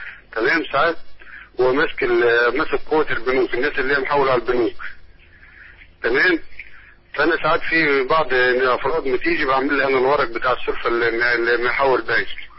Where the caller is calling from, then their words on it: Mansoura, Dakahlia, Egypt; انا بكلمك من المنصورة